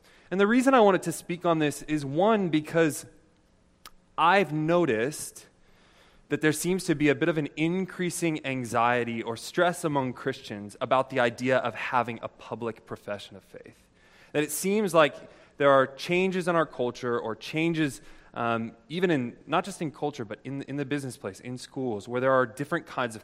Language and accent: English; Kansas, United States; now in Washington, United States; I live in Washington, D.C. I grew up in Kansas.